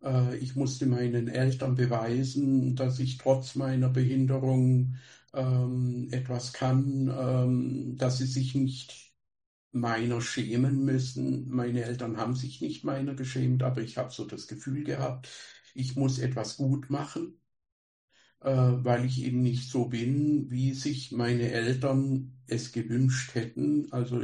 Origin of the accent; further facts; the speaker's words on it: Germany; Also ich bin am Bodensee aufgewachsen und bin von Schule zu Schule gefahren.